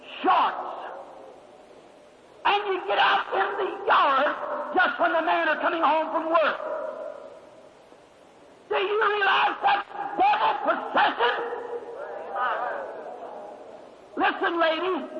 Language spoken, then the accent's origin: English; Kentucky, United States; born or raised there